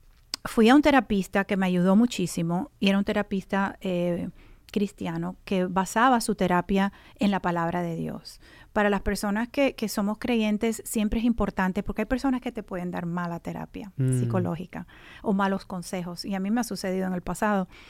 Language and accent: Spanish; Pennsylvania, United States; born there; vivía en Pensilvania, donde yo nací